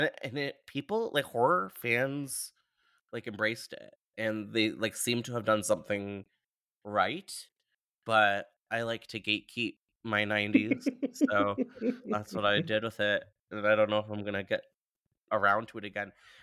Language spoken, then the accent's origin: English; Canada; as a Canadian millennial